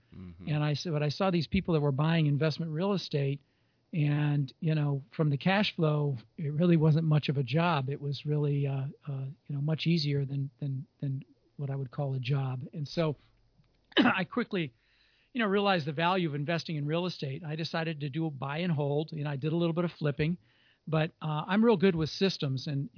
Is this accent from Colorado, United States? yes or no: yes; Colorado, United States; Well, I grew up in Colorado, and I actually got my real estate broker's license when I turned 18.